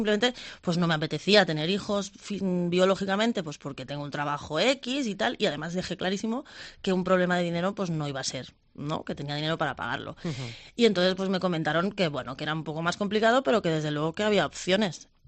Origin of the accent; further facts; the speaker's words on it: Barcelona, Catalonia, Spain; Yo soy de Barcelona.